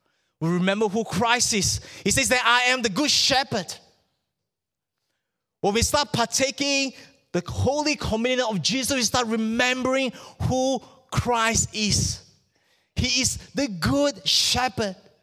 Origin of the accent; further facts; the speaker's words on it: Malaysia; I came from Malaysia. So we have this phobia in Malaysia.